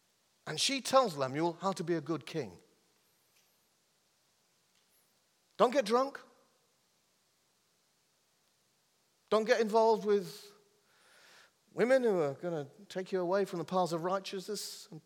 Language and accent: English; Ireland; I married an English woman and I'm Irish